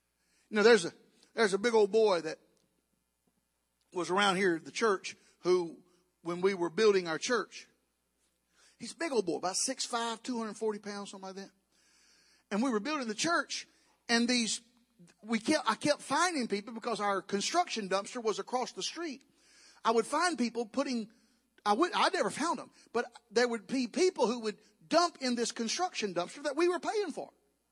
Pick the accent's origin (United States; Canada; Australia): United States; the South; You know, I'm from the South.